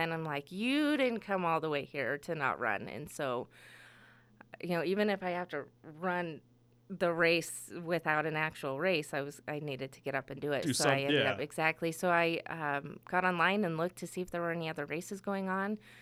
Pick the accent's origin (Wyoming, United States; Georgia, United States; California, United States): Wyoming, United States; Wyoming, we're from Wyoming.